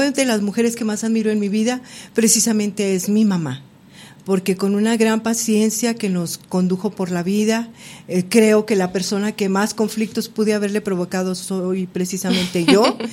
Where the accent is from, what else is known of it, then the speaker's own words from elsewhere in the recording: Durango, Mexico; nací aquí en Durango un 26 de diciembre de 1962. Soy la hija primogénita de … ambos de feliz memoria, nacidos en Zainalto, Zacatecas.